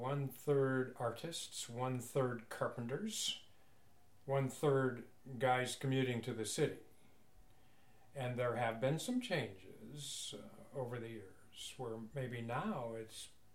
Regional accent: Cleveland Heights, Ohio, United States; now in Mill Valley, United States; I grew up in Cleveland Heights, Ohio, where my wife Elizabeth and I met at Cleveland Heights High School

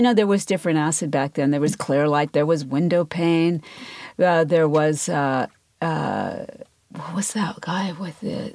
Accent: California, United States; I mean, I grew up in California, and there it was just, pot was everywhere.

